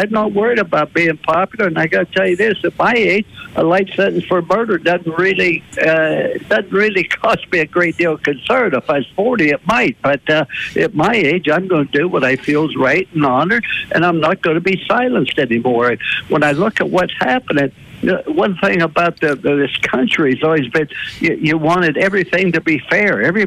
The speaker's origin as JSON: {"language": "English", "town": "East Circle", "region": "Ohio", "country": "United States", "tie": "born or raised there", "said": "Plus, I was raised in East Circle, Ohio, which was 1 mile from the western Pennsylvania border."}